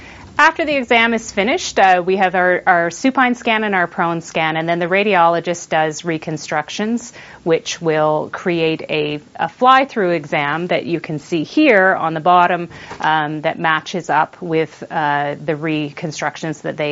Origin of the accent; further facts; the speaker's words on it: Halifax, Nova Scotia, Canada; I'm from Halifax, Nova Scotia, Canada.